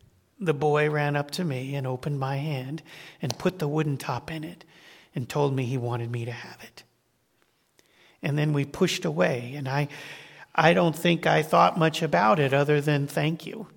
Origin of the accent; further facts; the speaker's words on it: Colorado Springs, Colorado, United States; For me, growing up in Colorado Springs in the suburbs in the 1980s